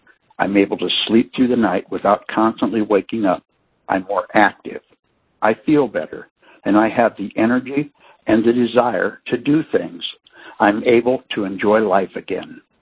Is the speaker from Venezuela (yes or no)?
no; Coldwater, Ohio, United States; I'm from Coldwater, Ohio